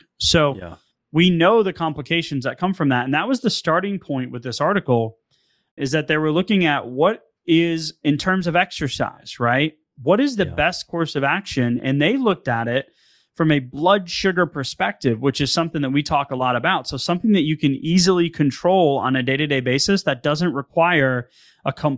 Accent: Northeast, United States; I'm from the Northeast, so you can throw stones all you like.

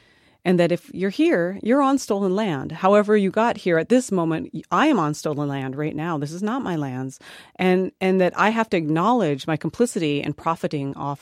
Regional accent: South Dakota, United States; where I grew up in South Dakota, which is a really rural state

